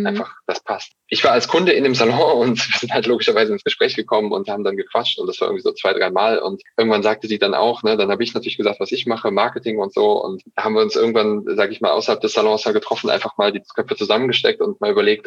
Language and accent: German; North Rhine-Westphalia, Germany; now in Frankfurt, Germany; Ich komme ursprünglich auch aus dem Kölner Raum